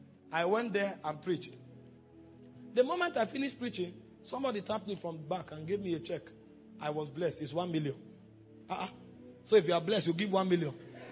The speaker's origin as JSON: {"language": "English", "town": "Makurdi", "region": "Benue", "country": "Nigeria", "said": "I'm coming from Makurdi. We pay 1 million per year. Where I'm coming from, they pay 1 million per year."}